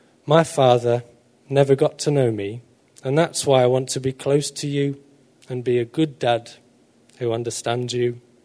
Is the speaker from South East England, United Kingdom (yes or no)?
yes; South East England, United Kingdom; I'm from Kent originally, and my mum lives up here now with us, and I grew up with my mum, and I was her only child.